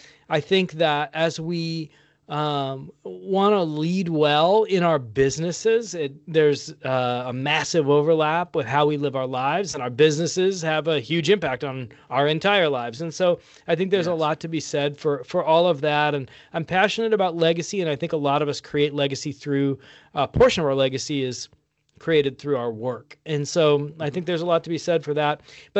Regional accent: West Des Moines, Iowa, United States; also born or lived in England; I'm an Iowan on purpose. I'm an Iowan by birth. I was born in West Des Moines, Iowa, in Valley Junction. Grew up in Iowa, went to college at Waldorf College in Forest City, Iowa, and then departed to parts unknown.

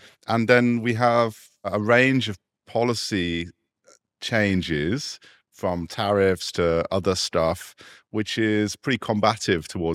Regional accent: United Kingdom; now in United States; as a Brit in America

